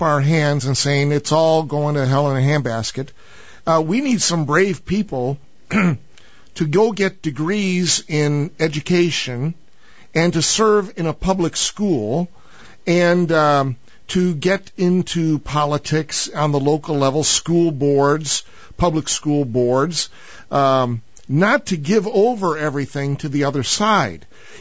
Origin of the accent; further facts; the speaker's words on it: Chicago, Illinois, United States; now in St. Louis, United States; you know, I'm from Chicago originally, so at night I try to listen to some Chicago radio.